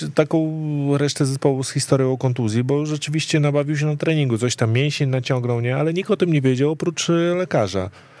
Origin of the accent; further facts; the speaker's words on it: Gliwice, Silesian Voivodeship, Poland; Ja z Gliwice